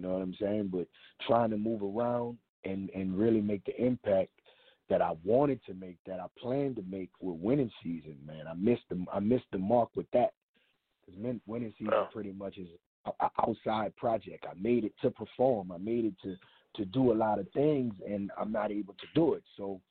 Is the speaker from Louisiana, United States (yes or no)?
yes; New Orleans, Louisiana, United States; Man, really, at 16, really in New Orleans, at 16 years old, you kind of operate as if you're in your early 20s.